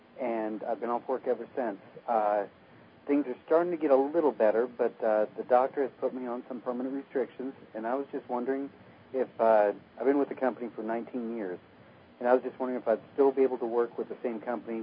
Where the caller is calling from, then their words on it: Indianapolis, Indiana, United States; I'm from Indianapolis, Indiana.